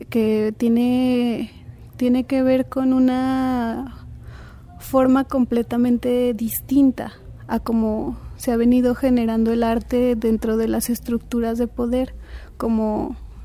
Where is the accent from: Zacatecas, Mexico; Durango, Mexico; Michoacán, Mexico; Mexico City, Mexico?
Zacatecas, Mexico; soy de Zacatecas y vengo a presentar una serie de poemas